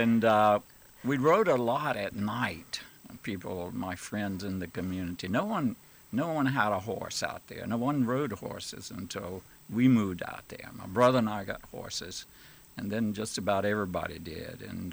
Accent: Roanoke, Alabama, United States; Originally, I grew up in Alabama, Central East Alabama, focused on a little town called Roanoke, Alabama. But I was born in the country on a farm. When I was 9 years old, my father had gotten into the lumber business and moved us to town.

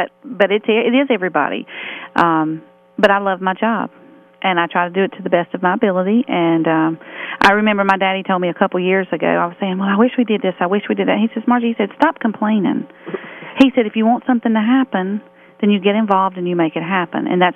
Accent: Ninety Six, South Carolina, United States; I love my job and I love my hometown, and we are the hidden jewel in South Carolina. And we are the star of South Carolina.

